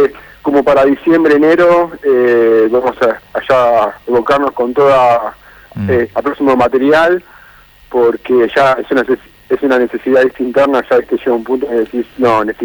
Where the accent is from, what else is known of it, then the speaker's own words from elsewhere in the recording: Caseros, Buenos Aires Province, Argentina; En realidad somos porteños, ¿eh? Eso cabe aclararlo. No somos la ciudad, somos de lo que es Casero, zona oeste.